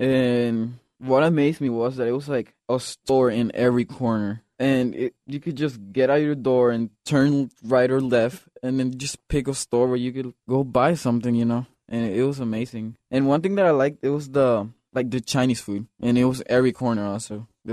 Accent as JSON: {"language": "English", "country": "Honduras", "tie": "born there", "second_language": "English", "moved": "yes", "said": "I was born in Honduras."}